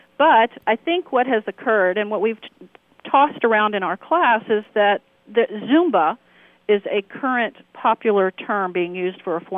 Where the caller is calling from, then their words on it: Atlanta, Georgia, United States; I'm calling from the Davis Academy in Atlanta, Georgia.